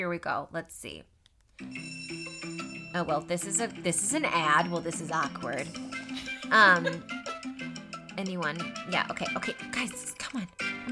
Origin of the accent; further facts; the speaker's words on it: Texas, United States; So I'm from Texas.